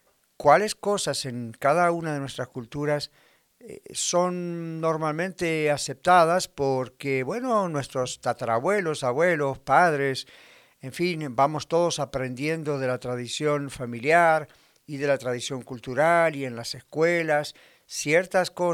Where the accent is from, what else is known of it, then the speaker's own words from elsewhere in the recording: Argentina; yo nací en Argentina y yo recuerdo siendo niño que se celebraban los carnavales